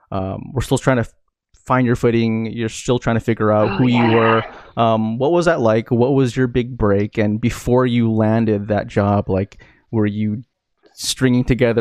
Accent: California, United States; now in Texas, United States; we're both from the Bay Area, we both moved to Texas

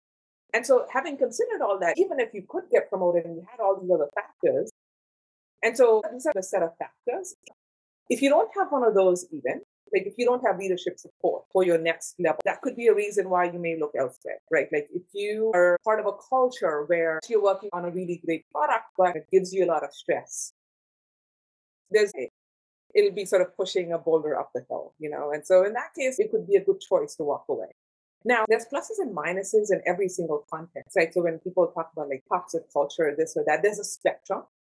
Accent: India; English is a second language; moved away as an adult; now in United States; when I came from India to Purdue for undergrad, I didn't know what Ivy League schools were.

